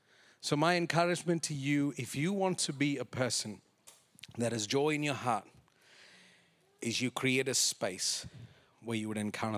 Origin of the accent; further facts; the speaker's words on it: Saudi Arabia; I grew up in Saudi Arabia, and the people of the faith there, they pray 5 times a day.